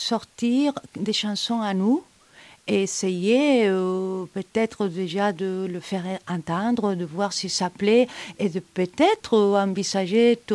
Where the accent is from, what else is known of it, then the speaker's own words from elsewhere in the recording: Santiago de Compostela, Galicia, Spain; French is a second language; now in France; Moi, je viens de Saint-Jacques-de-Compostelle, à côté.